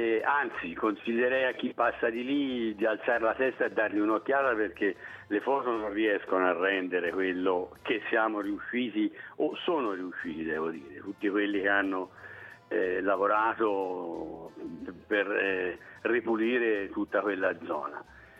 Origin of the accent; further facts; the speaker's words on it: Siena, Tuscany, Italy; per chi come me, insomma, nato e cresciuto a Siena, convinto di aver visto tutto, di sapere tutto